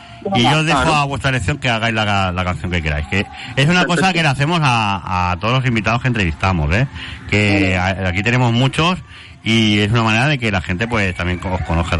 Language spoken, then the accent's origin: Spanish; Zaragoza, Aragon, Spain; Pero que soy de Zaragoza ciudad, que no soy de alrededor, ¿no?